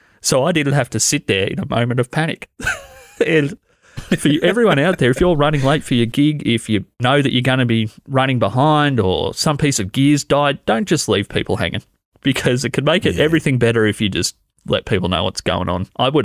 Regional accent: Australia; I'm from Australia here, Timber.

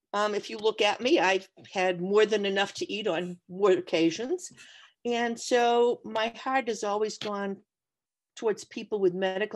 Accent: Easton, Massachusetts, United States; My father met my mother, who was from Easton, and I was brought up in Easton.

